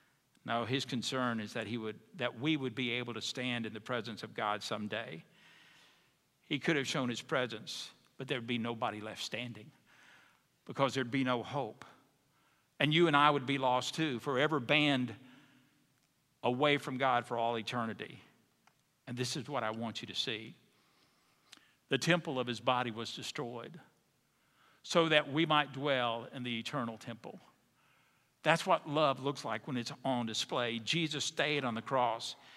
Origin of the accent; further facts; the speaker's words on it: Autauga County, Alabama, United States; I grew up in Autauga County. We did not say mock. We said mock.